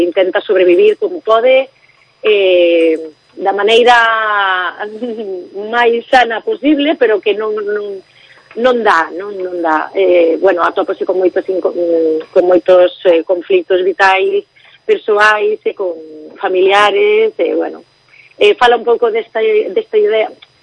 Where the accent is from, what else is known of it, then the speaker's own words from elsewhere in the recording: Ribeira, Galicia, Spain; eu hai moitísimos anos que non vivo en Ribeira, pero estou super ligada a miña xente e ao meu pueblo, porque son máis de Ribeira que...